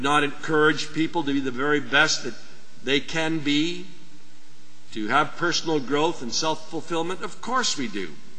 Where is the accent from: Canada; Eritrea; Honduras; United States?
Canada; Saskatoon, Saskatchewan; born there; I was born in Saskatoon, Saskatchewan. I'm first generation.